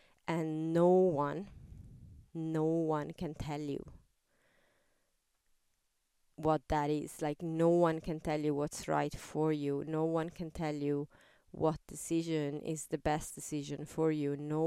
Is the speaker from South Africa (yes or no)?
no; Italy; English is a second language; I'm coming from Italy, he's coming from Ireland.